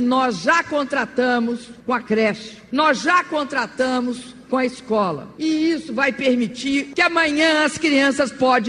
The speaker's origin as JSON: {"language": "Portuguese", "country": "Brazil", "said": "Todos nós que somos brasileiros e brasileiras sabemos que temos capacidade de superar desafios"}